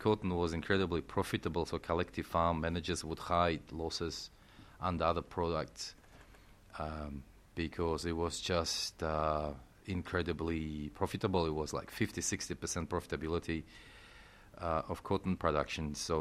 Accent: Tashkent, Uzbekistan; English is a second language; I'm a city boy myself. I'm from Tashkent.

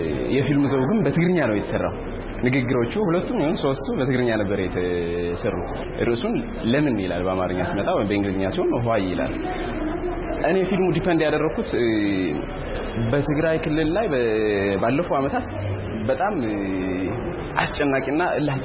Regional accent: Tigray, Ethiopia; እኔ ከትግራይ ክልል ነው የመጣሁት።

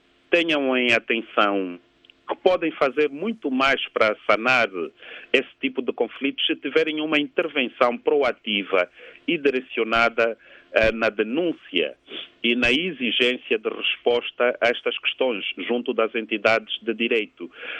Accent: Luanda, Angola; Vim apenas sair de Luanda dias para esta visita e regresso normalmente a Luanda. Não tenho medo porque é a minha terra, é o meu país

